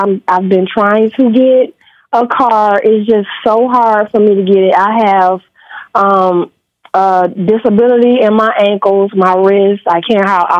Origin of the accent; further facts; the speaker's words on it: Michigan, United States; I'm from Michigan.